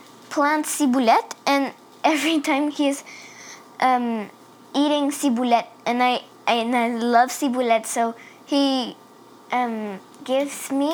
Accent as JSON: {"language": "English", "country": "Canada", "said": "I'm 9. I come from Canada."}